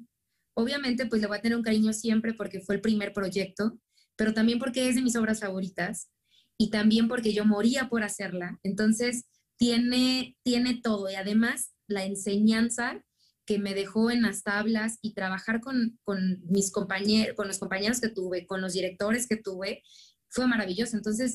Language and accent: Spanish; Mexico; para mí como mexicana, pues era un reto siempre